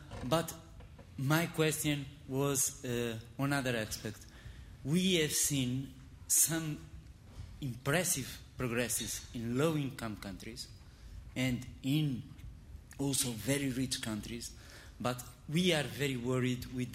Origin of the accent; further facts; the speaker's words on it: Portugal; English is a second language; I'm from Portugal, and personally living with HIV.